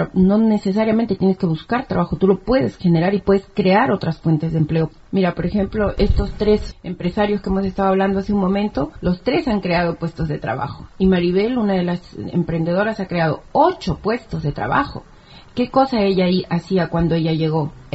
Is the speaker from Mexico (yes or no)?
no; Peru; un grupo de inmigrantes, yo soy inmigrante también, soy de Perú